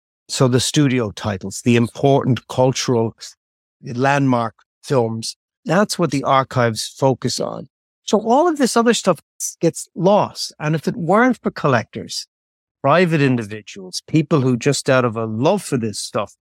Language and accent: English; Ireland; I grew up in Ireland and just that film culture didn't really exist there.